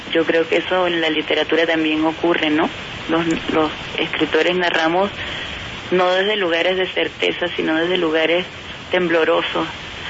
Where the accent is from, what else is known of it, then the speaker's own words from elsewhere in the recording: Santa Cruz, Bolivia; En mi país hay muy pocas librerías, en mi ciudad, por ejemplo, hay tres.